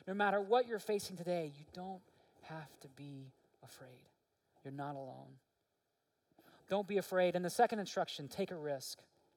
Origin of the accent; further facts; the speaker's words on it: Little Rock, Arkansas, United States; I grew up in Little Rock, Arkansas.